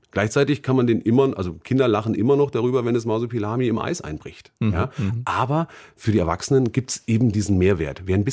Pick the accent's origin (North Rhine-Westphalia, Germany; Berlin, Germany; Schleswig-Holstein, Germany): Berlin, Germany; wir Berliner